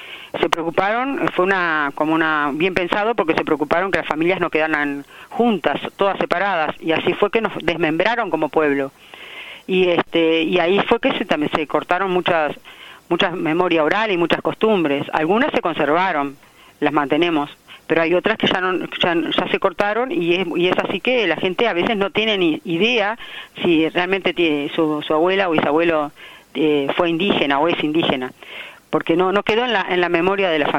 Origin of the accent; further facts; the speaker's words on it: Uruguay; que no nos queremos responsabilizar como uruguayos, ¿verdad?